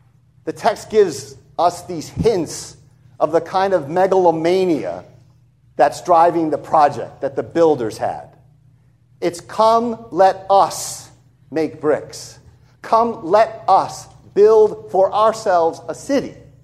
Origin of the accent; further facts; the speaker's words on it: New York, United States; you know, I'm from New York.